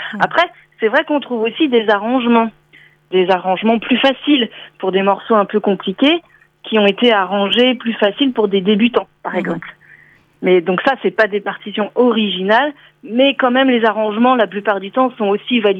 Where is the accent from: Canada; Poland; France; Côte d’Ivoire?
France; Nantes, Pays de la Loire; moi je suis nantaise de souche et puis forcément la vie a fait que je suis partie de Nantes pour le travail, pour les études, etc. Et puis quand j'ai voulu revenir m'installer à Nantes